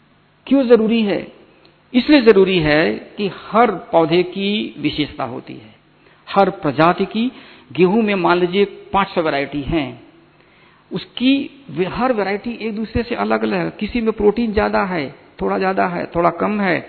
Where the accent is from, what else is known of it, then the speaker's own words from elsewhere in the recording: Uttar Pradesh, India; हम उत्तर प्रदेश से आते हैं